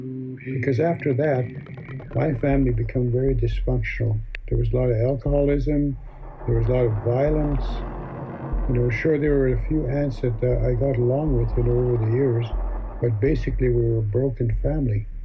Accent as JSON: {"language": "English", "town": "Sturgeon Lake First Nation", "region": "Saskatchewan", "country": "Canada", "lives_now": "Saskatoon, Canada", "said": "I come from Sturgeon Lake First Nation, but I've moved around a lot in my life. And right now I reside in Saskatoon, so this is where I live most of the time. But right now I'm telling this story from Valmarie, Saskatchewan. Southwest."}